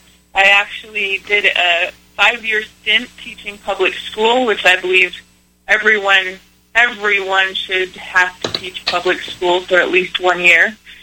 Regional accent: Fallon, Nevada, United States; I served on the city council here in my hometown of Fallon for a term

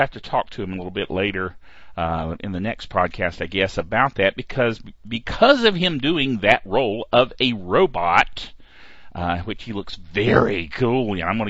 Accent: North Carolina, United States; accent: Piedmont North Carolina; can hear the accent and know that I am a Piedmont North Carolinian. Okay? It actually gets worse. My accent gets much worse if I'm not doing a podcast

